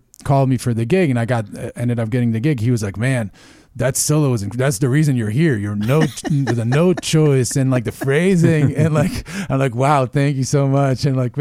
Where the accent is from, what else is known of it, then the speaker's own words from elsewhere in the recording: Israel; Because I told him that I'm from Israel.